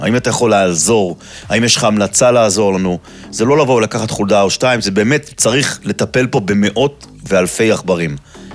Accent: Bnei Brak, Central District, Israel; שלום, שלום, אני מבני ברק, אתם כאן באזור?

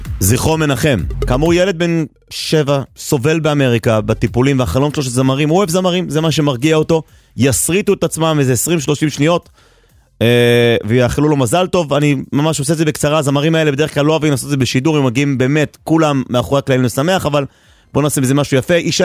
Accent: Jerusalem, Jerusalem District, Israel; born or raised there

